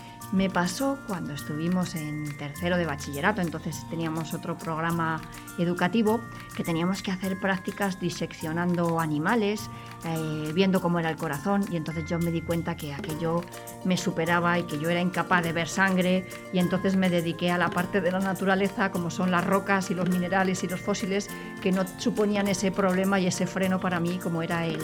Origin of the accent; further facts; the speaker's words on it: Segovia, Castile and León, Spain; ya sabéis que soy de Segovia y una niña como todas las normales.